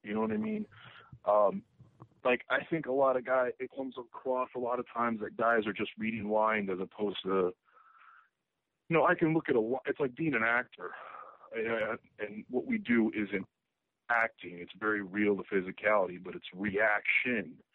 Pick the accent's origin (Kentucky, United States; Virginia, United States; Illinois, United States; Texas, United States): Illinois, United States; Chicago; the first live Impact from Chicago, my hometown